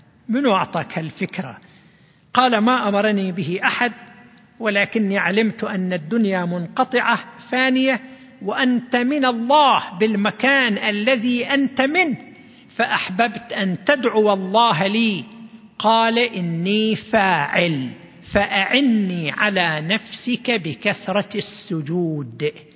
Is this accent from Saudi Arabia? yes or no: yes; Saudi Arabia; ففي بلادنا السعودية أكثر من 13 مليون أجنبي